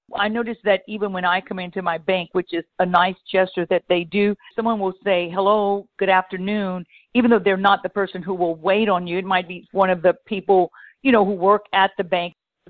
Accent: Louisiana, United States; and I am from Louisiana, so I went to college there, university there, and then ended up teaching at that university.

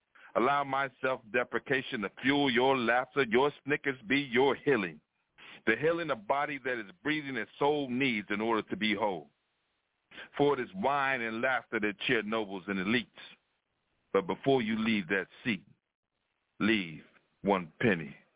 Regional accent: Jacksonville, Arkansas, United States; Man, I'm from Jacksonville.

